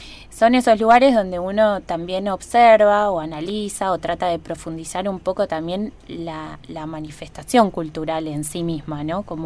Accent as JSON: {"language": "Spanish", "country": "Argentina", "said": "Yo soy argentina, yo nací acá, mi madre es de familia de descendientes de esclavos."}